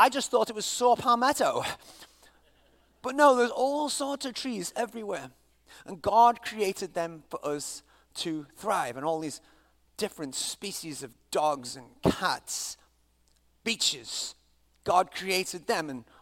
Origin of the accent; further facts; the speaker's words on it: England, United Kingdom; I can't really do it because I'm English